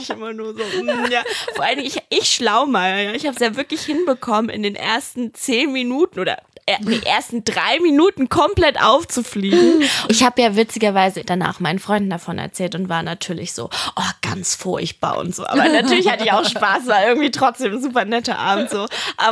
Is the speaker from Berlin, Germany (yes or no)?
yes; Berlin, Germany; ich bin ja auch Berlinerin und für mich, ich habe auch die letzten 4 Jahre jetzt nicht mehr in Berlin gelebt und bin jetzt auch schon wieder länger hier